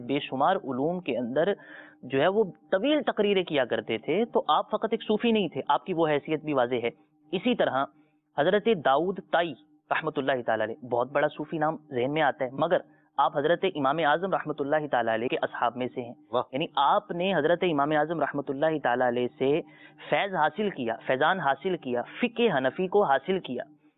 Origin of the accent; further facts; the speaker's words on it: Punjab, Pakistan; میں پنجاب سے تعلق رکھتا ہوں تو کئی چیزیں نظر آتی ہیں